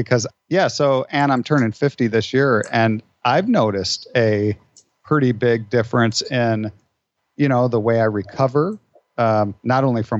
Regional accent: Iowa, United States; I grew up in Iowa, and I guess what made me a little bit different was that my dad and my brother owned a karate school.

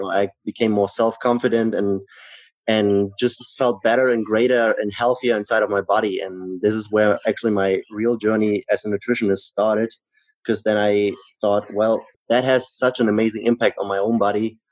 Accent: Germany; So I'm from Germany. And through these studies, I had the opportunity to go to Spain.

